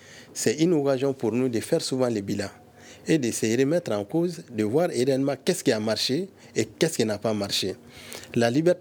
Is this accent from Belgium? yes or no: no; Mali; Et cela signifie qu'on a des bonnes graines chez nous au Mali.